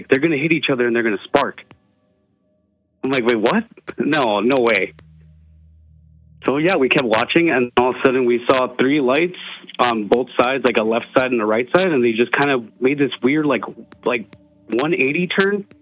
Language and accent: English; Stevens Point, Wisconsin, United States; And like I was born and raised in Stevens Point, so like I know this town. I've been around here. I've been throughout the whole state of Wisconsin